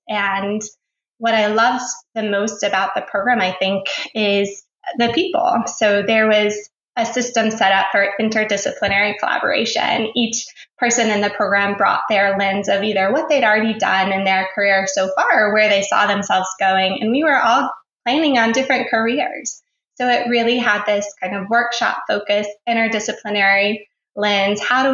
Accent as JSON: {"language": "English", "region": "Alabama", "country": "United States", "said": "I went home. I am originally from Alabama."}